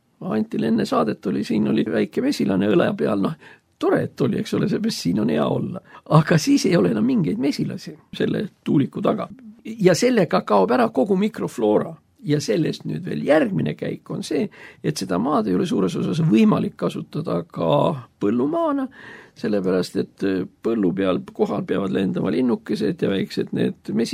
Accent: Muhu, Saare County, Estonia; mina olen muhulane.

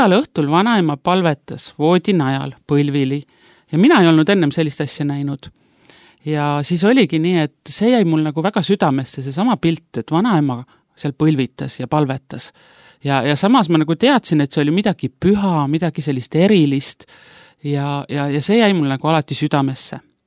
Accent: Paide, Järva County, Estonia; kasvasin üles mittekristlikus perekonnas. Aga minu vanaema oli kristlane ja ma ise olen Paidest pärit

